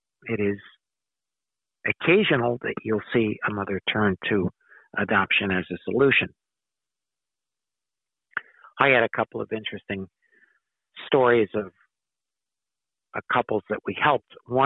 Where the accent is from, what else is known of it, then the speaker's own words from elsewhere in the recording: Staten Island, New York, United States; although I grew up on Staten Island